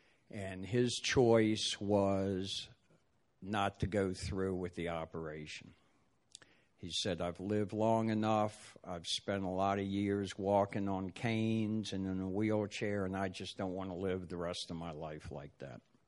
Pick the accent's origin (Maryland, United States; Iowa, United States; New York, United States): Maryland, United States; Baltimore; Yeah, I grew up in Baltimore, and when I was a kid, all I wanted to do was take Brooks Robinson's job and be the third baseman for the Baltimore Orioles when I grew up.